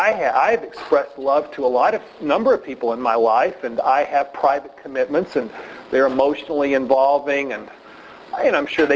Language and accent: English; New York, United States; Here's one from a judge in my home state of New York